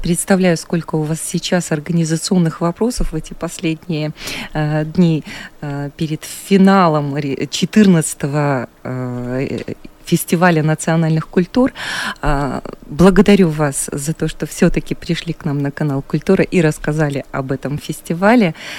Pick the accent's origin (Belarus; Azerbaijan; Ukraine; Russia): Belarus; Вот это только свойственно нам, белорусам.